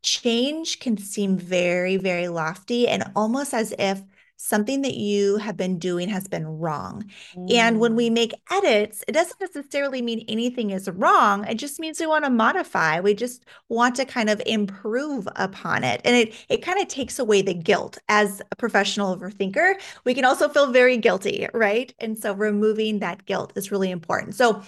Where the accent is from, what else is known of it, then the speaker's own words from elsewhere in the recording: Alaska, United States; But I actually grew up in Alaska. And so I know that there's not a lot of people that are born and raised in Alaska. It's a pretty actually small state population wise.